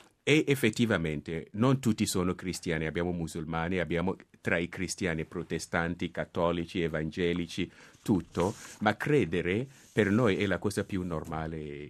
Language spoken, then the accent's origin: Italian; Central Region, Ghana; also born or lived in northern Ghana; io sono nato proprio vicino alla frontiera con l'Alto Volta, al nord, ma poi ci siamo trasferiti sulla costa, vicino a Cape Coast.